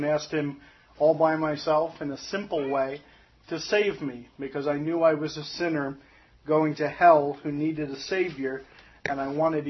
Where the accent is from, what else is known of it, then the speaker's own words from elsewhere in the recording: Gilbertsville, Pennsylvania, United States; You already know we're from Reading, Pennsylvania. We fellowship with the saints in Gilbertsville, PA. And that's where I grew up.